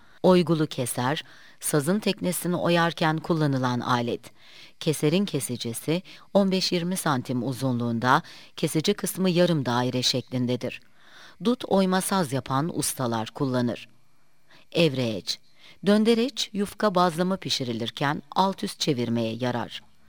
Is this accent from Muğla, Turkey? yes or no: yes; Günlükbaşı, Muğla, Turkey; born there; Ben 1951 yılında günlük başında doğdum.